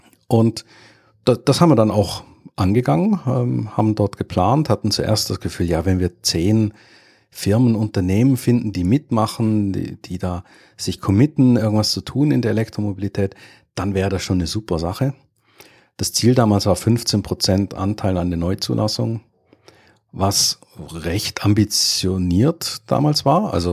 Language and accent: German; Germany; now in Switzerland; Wie man meinen Akzent anhört, komme ich ursprünglich aus Deutschland, lebe aber seit über 20 Jahren in der Schweiz